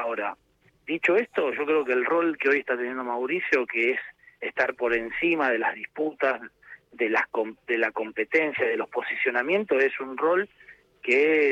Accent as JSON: {"language": "Spanish", "town": "Rosario", "region": "Santa Fe", "country": "Argentina", "said": "Yo soy de Rosario"}